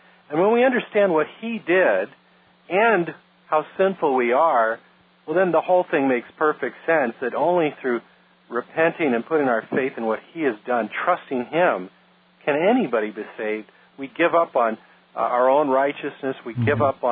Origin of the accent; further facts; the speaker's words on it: California, United States; When I was growing up, I grew up in California.